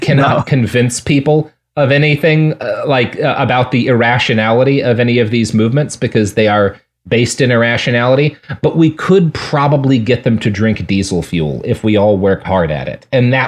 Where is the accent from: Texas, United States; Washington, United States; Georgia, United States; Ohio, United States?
Texas, United States; look, man, I grew up in Texas. If there's one thing that entitles me to do, it's make fun of Florida.